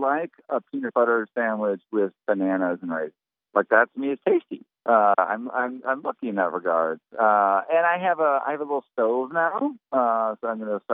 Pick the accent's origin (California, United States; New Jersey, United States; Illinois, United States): Illinois, United States; Chicago; now in Puerto Rico; when I first moved to Puerto Rico, I was like, I can't wait for a hurricane because I like storms. I'm from Chicago. I like the big thunderstorms.